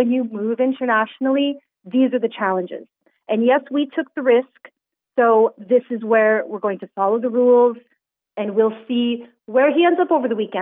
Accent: Ireland; is there compassionate ground because he has a home in Ireland? We're Irish citizens.

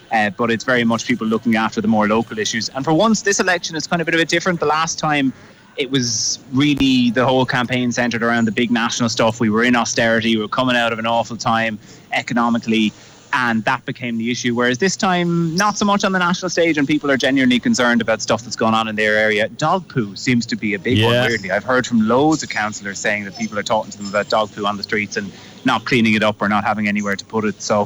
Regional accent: Waterford, Munster, Ireland; I know I'm from Waterford myself

